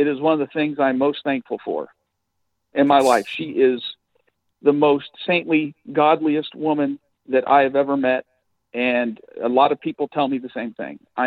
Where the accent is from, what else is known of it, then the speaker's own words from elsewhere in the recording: Midwest, United States; I was raised in the Midwest, kind of a steel industrial town. And, you know, it was a kind of a working class neighborhood.